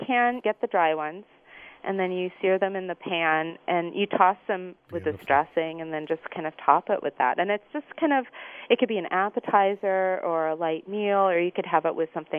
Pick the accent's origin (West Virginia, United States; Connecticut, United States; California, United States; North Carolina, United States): California, United States; Los Angeles; both in New York City, growing up in Los Angeles, and also abroad when I was traveling.